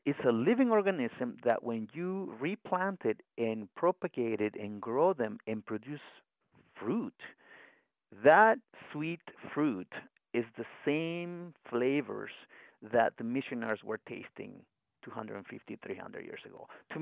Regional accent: Magdalena, Sonora, Mexico; I am from Magdalena, Sonora, in Mexico, I grew up in these orchards. I grew up in a rural agricultural kind of environment.

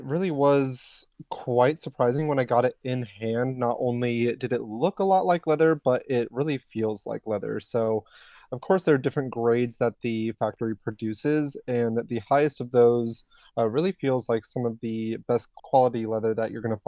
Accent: Phoenix, Arizona, United States; I grew up in the Sonoran Desert right here in Phoenix, Arizona.

